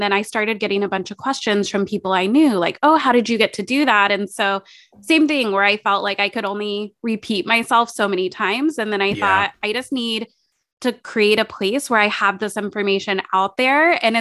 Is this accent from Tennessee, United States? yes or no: yes; Tennessee, United States; now in Los Angeles, United States; And I think especially where I grew up in Tennessee, and people decorate a little bit for Halloween